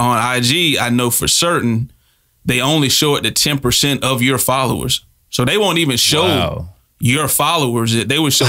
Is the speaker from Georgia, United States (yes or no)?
yes; Georgia, United States; I'm from Georgia. I understand the fanatics, the fan base of being an Atlanta Falcon.